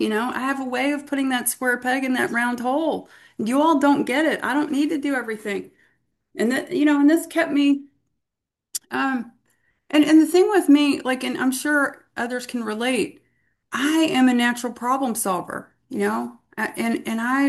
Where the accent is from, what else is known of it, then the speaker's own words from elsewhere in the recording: Louisville, Kentucky, United States; I am an alcoholic from Louisville, Kentucky.